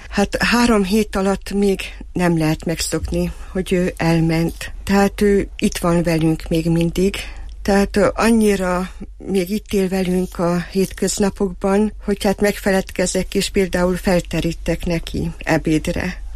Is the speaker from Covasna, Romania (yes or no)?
yes; Bixad, Covasna, Romania; én meg Sepsibűszádról származom, ugye Háromszékről, Kovászna megyéből